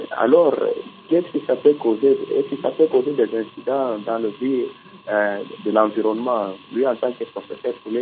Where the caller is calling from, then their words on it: Kolwezi, Lualaba, DR Congo; Ici à nous, et ici chez nous à Kolwezi, comme vous avez dit, la fois passée, il y a des érosions qui sont parties par là.